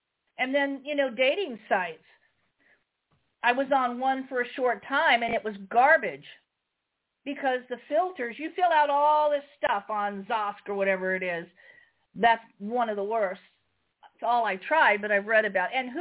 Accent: Marin, California, United States; And I'm from Marin, so, you know, he has or had a house there.

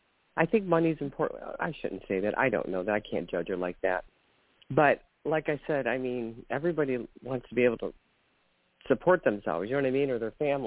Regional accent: Ohio, United States; I'm from Ohio.

